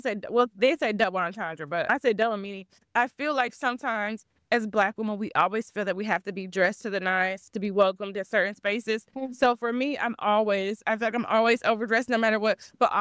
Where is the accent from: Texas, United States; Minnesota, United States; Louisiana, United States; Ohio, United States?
Ohio, United States; I'm from Ohio. Ohio is not the most fashionable place. But I was like, well, I'm not going to go to New York anytime soon. So I have to do something here.